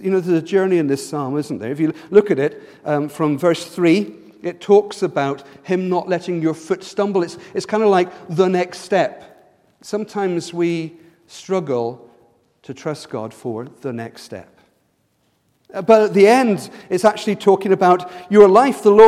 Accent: United Kingdom; Now, we're British. That's never going to happen here, really, is it?

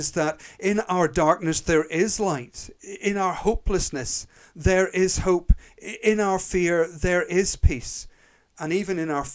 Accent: Northern Ireland, United Kingdom; as you can probably just about tell from my accent, I was brought up in Northern Ireland.

